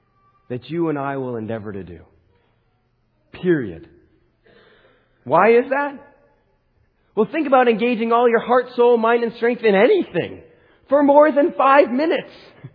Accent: Wisconsin, United States; They live in Ecuador, but we grew up in Wisconsin. So I am not fluent in Spanish.

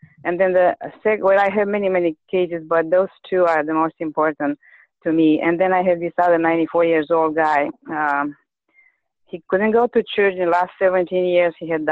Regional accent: Romania; I'm from Romania.

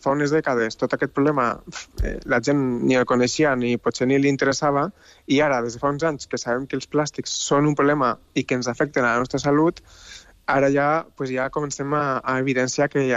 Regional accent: Tarragona, Catalonia, Spain; now in Basque Country, Spain; jo sóc de Tarragona, eh? Però jo estic vivint al País Basc

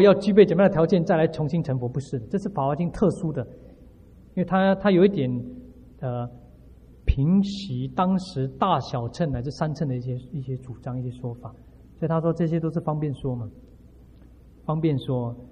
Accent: China; 印度人的思考模式跟我们中国人的思考模式是不一样的

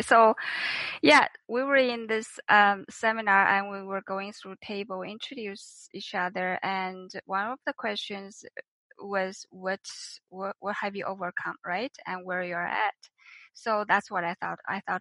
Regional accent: China; English is a second language; moved away as an adult; now in Canada; I grew up in China. I was 28 when I came to Canada.

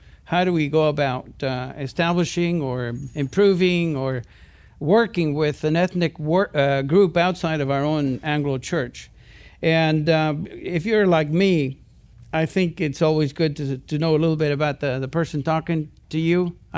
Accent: Argentina; also born or lived in Santiago, Chile; And I happened to be born there in Santiago, Chile. And I was raised in Argentina. I was grew up as an Argentinian. My parents, even though Europeans by birth, were also grew up in Argentina.

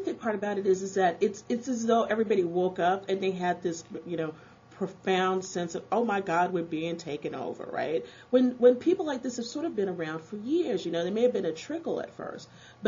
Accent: Texas, United States; I'm from Texas.

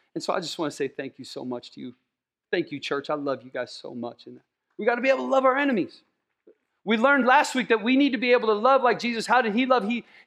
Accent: Iowa, United States; I grew up in Iowa. You know what that smells? That smells like money.

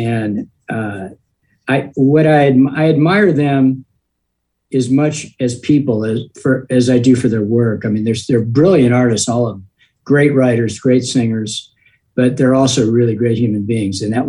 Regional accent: Long Beach, California, United States; I grew up in Long Beach, California, and … came and played at a high school that was right across town from where I lived.

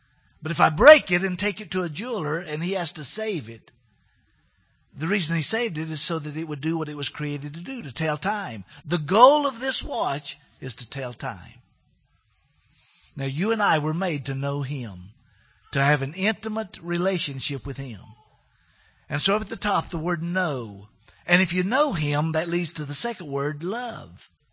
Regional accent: North Carolina, United States; We've sang in Hebrew and sang in Greek, and I'm from North Carolina, so English is about as tough as I can handle this morning.

